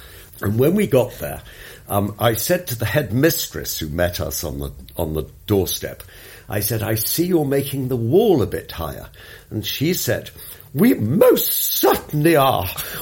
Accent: London, United Kingdom; And we grew up in London, just off the King's Road, and we had a house in West Sussex.

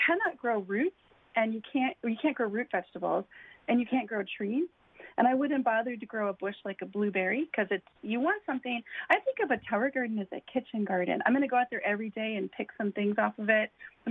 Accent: Minnesota, United States; now in Florida, United States; You know, I grew up in Minnesota, and when you put a seed in the ground, you get a plant. That doesn't necessarily happen in Florida.

